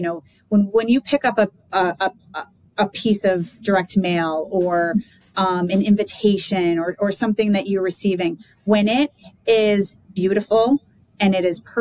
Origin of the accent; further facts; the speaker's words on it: Rochester, New York, United States; growing up in Rochester, New York, there's a lot of extended, families that have worked at Xerox.